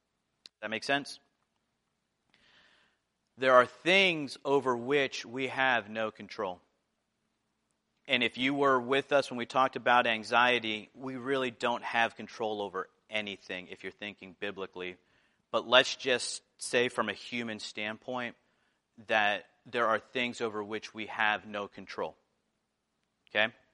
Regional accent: New Jersey, United States; I grew up right outside New York City. I used to see the Twin Towers on the horizon every time I drive down Route 80.

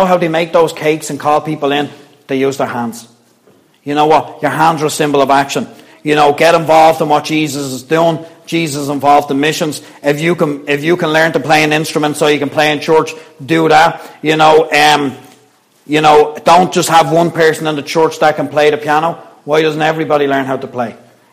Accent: Ireland; I know we're Irish, but we're not going to start any trouble in the church today.

